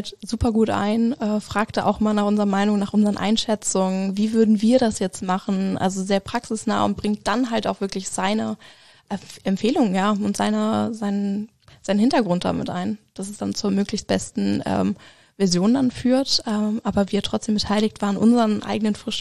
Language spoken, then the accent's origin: German; Hamburg, Germany; Ich komme aus Hamburg und das Meer ist sozusagen ja vor den Füßen.